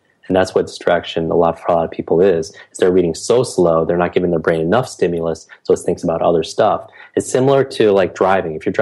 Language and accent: English; New York, United States; I can't even talk that slow because I'm from New York.